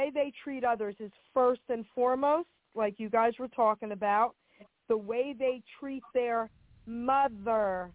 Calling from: New Jersey, United States; I'm calling from New Jersey.

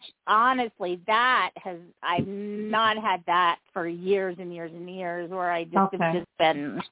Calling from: Utah, United States; Calling from Utah.

